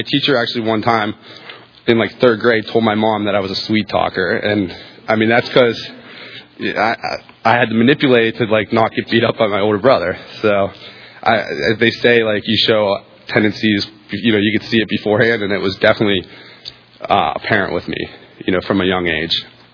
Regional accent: Pittsburgh, Pennsylvania, United States; I grew up in Pittsburgh. I was born in Pittsburgh. I'm the youngest of three children. I come from a family of drug addicts and alcoholics.

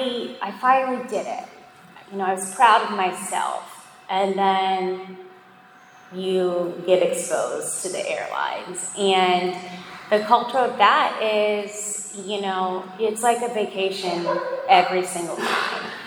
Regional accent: Tampa, Florida, United States; And so I was like, I'm just moving back to Tampa. Like, this is my hometown.

